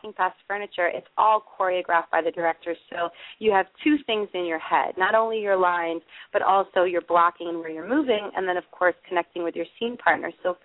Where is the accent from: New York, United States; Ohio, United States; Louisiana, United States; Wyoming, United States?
New York, United States; a little bit of my background and a little bit of a touch of me being a New Yorker.